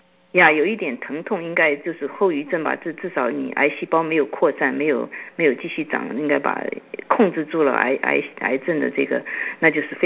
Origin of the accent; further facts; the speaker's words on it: China; 所以这个问题对我们亚洲人来，对我们中国人来说呢